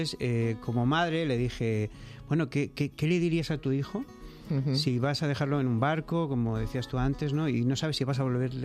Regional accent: Spain; entiendes un poco más cómo somos y por qué somos así los españoles.

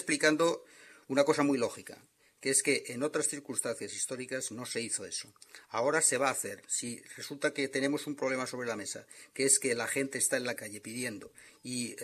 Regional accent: Spain; como todo español

